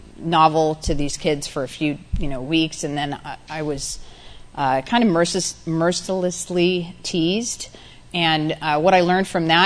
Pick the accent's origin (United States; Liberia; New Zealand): New Zealand; Auckland; born there; moved away; I was born in another country. I was born in Auckland, New Zealand, and I moved here in 1986 with my parents.